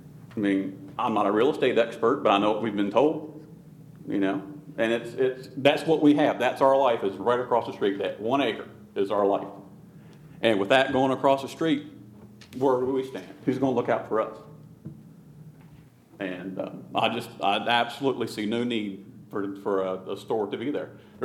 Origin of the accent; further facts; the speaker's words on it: Selbyville, Delaware, United States; I mean, I grew up in Selbyville. As my late father said, we got original sand between our toes. You know, we've lived here forever.